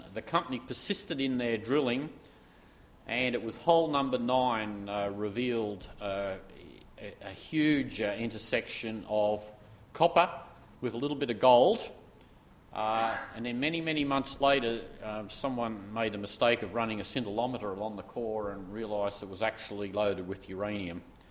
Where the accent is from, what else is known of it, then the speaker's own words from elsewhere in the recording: Australia; As an Australian